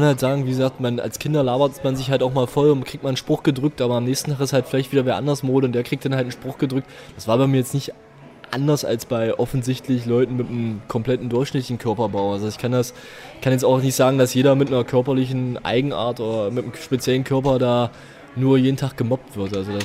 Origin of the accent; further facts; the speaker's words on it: Heidensleben, Saxony-Anhalt, Germany; bei uns in Sachsen-Anhalt, in der Stadt, wo ich zur Schule ging, Heidensleben, einen Flyer gefunden